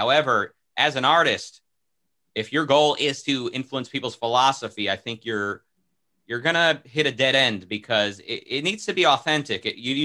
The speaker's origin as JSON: {"language": "English", "country": "Israel", "tie": "born or raised there", "said": "growing up in Israel in a very religious bubble"}